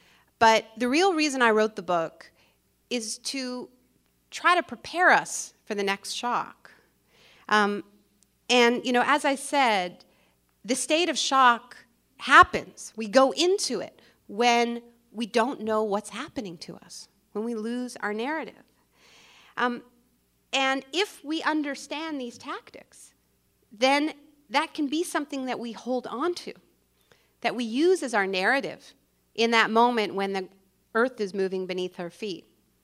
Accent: Montreal, Quebec, Canada; experiments that were done in the 1950s in my hometown, in Montreal. You know, when my parents dodged the draft, they came to Canada.

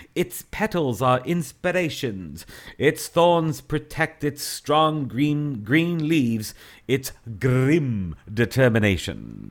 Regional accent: Canada; moved away; also born or lived in Cuba / Asia Pacific; Yes, I am from Canada, but I haven't lived in Canada full time since around 1993. In 1993, I headed off to Cuba. Then I spent a little time in Europe, and then I've been in Asia Pacific, and then I went back to Canada for about 1 year

